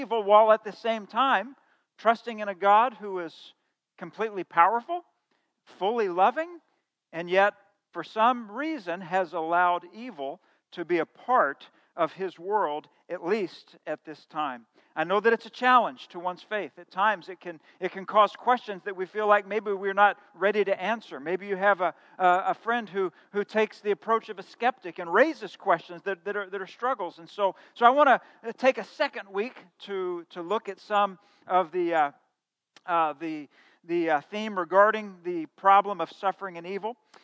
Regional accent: Midwest, United States; And so I thought, you know, I'm from the Midwest.

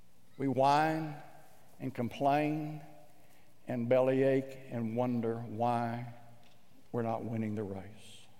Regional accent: Midwest, United States; I confess to you today that I grew up in the Midwest, and I grew up out on the farm

